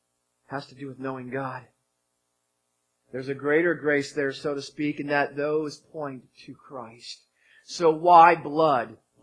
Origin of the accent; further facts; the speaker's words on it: New Jersey, United States; I am from New Jersey. Every now and then I start to speak funny.